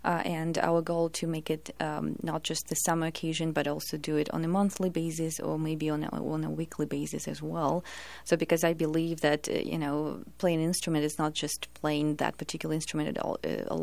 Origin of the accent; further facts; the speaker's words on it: Russia; because growing up in Russia, you know, that's the system that brings so much result